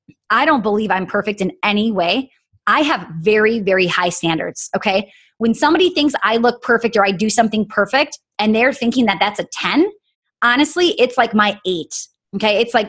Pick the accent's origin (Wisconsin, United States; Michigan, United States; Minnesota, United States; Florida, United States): Wisconsin, United States; I was like, oh, I'm from Wisconsin. It's like, people think that's the same thing because we're Midwest, right?